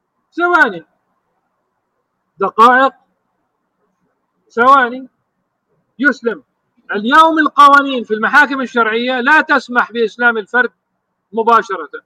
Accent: Jerusalem, Palestine; عندنا في القدس

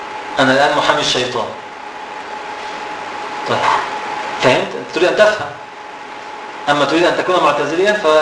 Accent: Egypt; يعني عندنا في مصر أيها المغتربون

